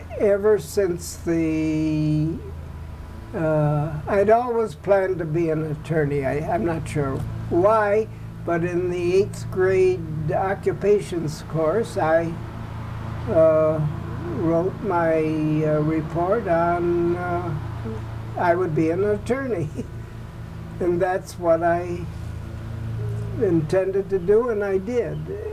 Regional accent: Lansing, Michigan, United States; I grew up in Lansing, a very pleasant place to grow up.

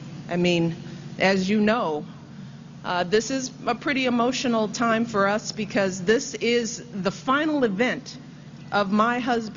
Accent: United States; but as a voter, as an American.

